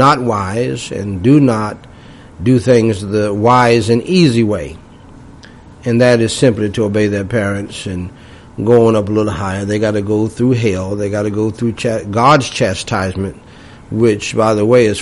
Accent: James City, United States; also born or lived in New York / Florida; the dirt roads of James City for most of my young life, even though I was born in New York, partly raised a little bit in Florida. They were dirt roads too. I was born in New York, but I'm really just a country boy.

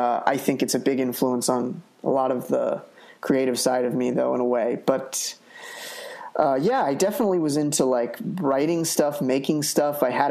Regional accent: Sacramento, California, United States; also born or lived in Los Angeles; I was born here. I grew up in Sacramento, and then and I came back here a lot because a lot of my family is from here.

